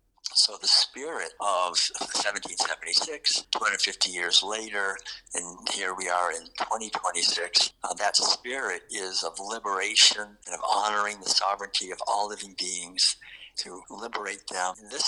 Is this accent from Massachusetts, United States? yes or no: yes; Concord, Massachusetts, United States; Being born and raised in Concord, Massachusetts, my father and my family in general were very enthusiastic about the founding of the United States.